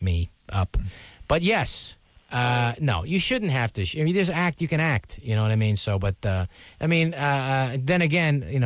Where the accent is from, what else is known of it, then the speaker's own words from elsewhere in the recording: Philippines; Luckily, I'm Filipino, so I have a nice round